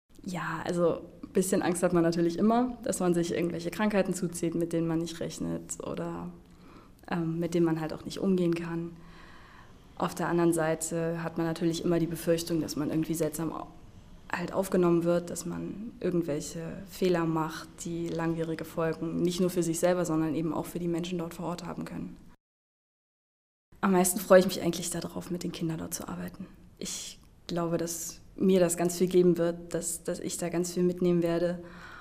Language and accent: German; Dresden, Saxony, Germany; ich komme aus Dresden